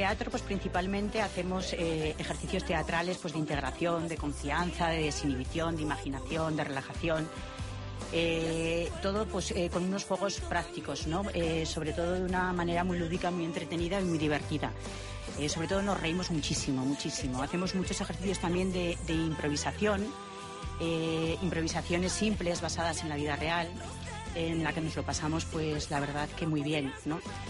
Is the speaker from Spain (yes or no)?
yes; Jaca, Aragon, Spain; Yo, por ejemplo, que soy de Jaca